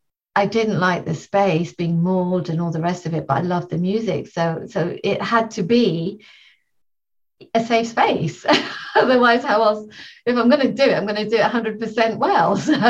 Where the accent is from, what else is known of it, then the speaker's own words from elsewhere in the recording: London, United Kingdom; I grew up in London, but unfortunately, growing up here in the late 70s, 80s